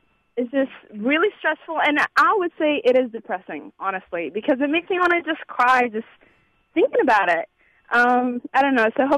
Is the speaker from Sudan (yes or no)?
yes; Sudan; I'm from Sudan, so even though our parents came from a different country and a poorer one